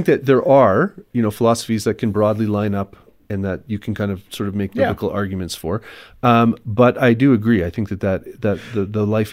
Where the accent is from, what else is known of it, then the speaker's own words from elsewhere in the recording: Canada; I'm from Canada.